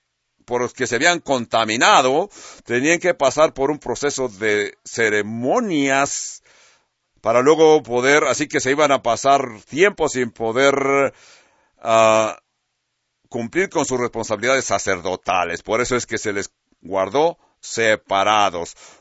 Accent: California, United States; yo cuando crecí en California teníamos en la vecindad una familia

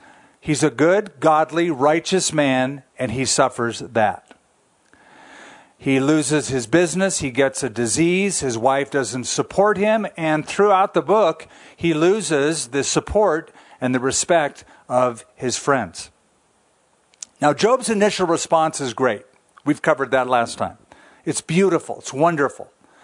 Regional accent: California, United States; I heard about in California, my home state, how the governor is shutting down the beaches in Orange County because in places like where I used to live, Huntington Beach, people are just flocking to the beach.

